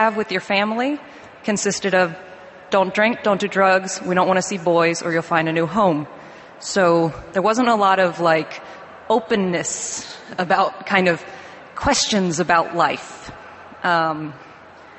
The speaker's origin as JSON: {"language": "English", "region": "Maryland", "country": "United States", "tie": "born or raised there", "said": "So, like you said, I'm in the Navy. I grew up in Western Maryland."}